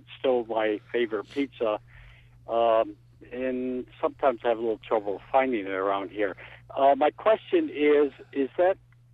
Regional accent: Schenectady, New York, United States; I'm from Schenectady, Scotia

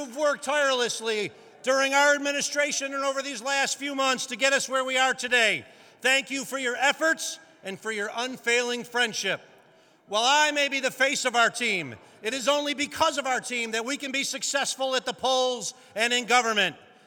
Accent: Lackawanna, New York, United States; To my partners in the Erie County Legislature in my hometown of Lackawanna

